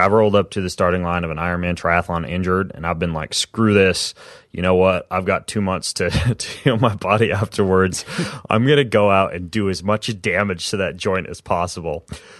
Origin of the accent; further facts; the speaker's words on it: Minnesota, United States; I'm from Minnesota, and I wear Hokas.